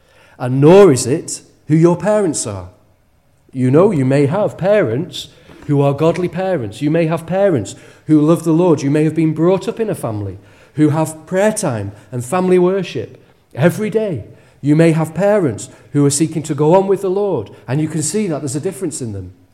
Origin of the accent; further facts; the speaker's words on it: Wales, United Kingdom; born there; because I was born in Wales, because I'm a Westerner